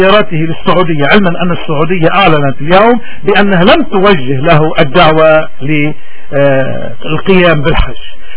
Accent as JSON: {"language": "Arabic", "country": "Lebanon", "said": "هذا الإنسان اللي نحن كلبنانيين بحاجة لأمثاله تيكونوا سياسيين ومسؤولين وقياديين."}